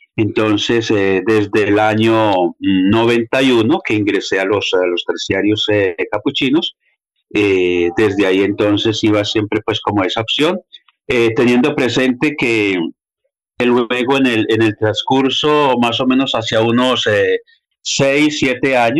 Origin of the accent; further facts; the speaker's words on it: San Vicente, Antioquia, Colombia; Lo realicé en mi pueblo, en San Vicente, Oriente Antioqueño, un pueblo del Oriente Antioqueño, el Oriente cercano, a unas hora y media, 2 horas de Medellín.